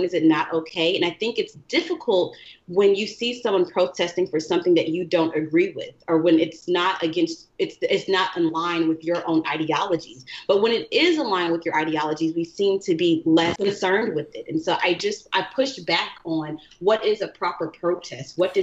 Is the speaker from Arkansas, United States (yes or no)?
yes; Little Rock, Arkansas, United States; I mean, I grew up in Little Rock, Arkansas. I went to Central High School, and I saw the images.